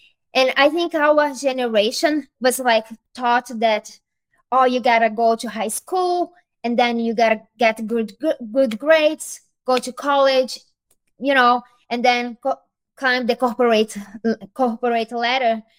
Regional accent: Brazil; English is a second language; So as you mentioned, I came from Brazil and I worked as a nanny here for long time.

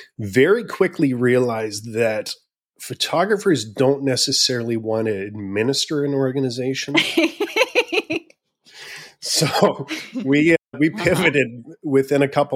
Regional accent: Canada; So I'm a Canadian conservation photojournalist. I'm based in British Columbia on Vancouver Island.

